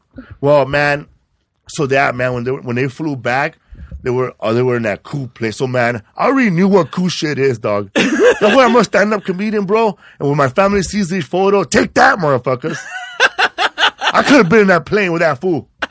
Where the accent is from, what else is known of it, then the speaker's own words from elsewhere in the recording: Adolfo Ruiz Cortines, Mexico; I looked up my hometown, bro, where I was born. It's Adolfo Ruiz Cortines, right?